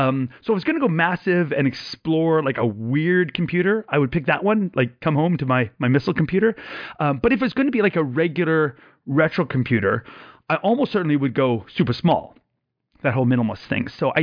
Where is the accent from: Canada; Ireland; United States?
Canada; So I come to you from Canada all blinky and teary-eyed.